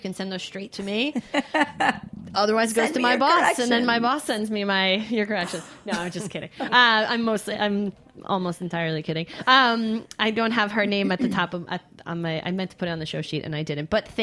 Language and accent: English; New York, United States; people think I'm from the Midwest. And I'm like, nope, born, bred New Yorker.